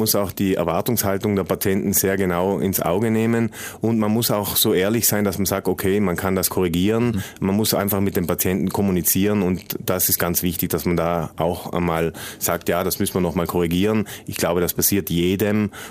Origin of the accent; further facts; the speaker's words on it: Trentino-Alto Adige, Italy; bin nach Südtirol zurück in meine Heimat